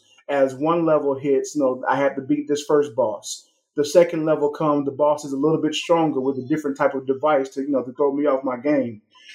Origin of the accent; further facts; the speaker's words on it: Macon, Georgia, United States; I'm originally from Macon, Georgia. It's about an hour south of Atlanta.